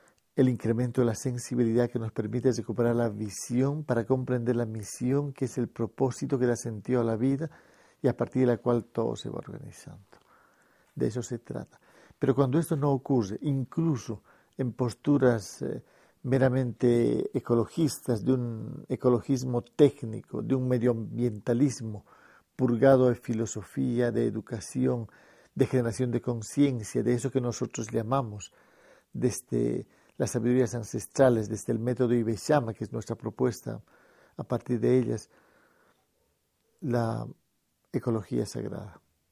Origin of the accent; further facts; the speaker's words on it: Bolivia; born there; Nací en Bolivia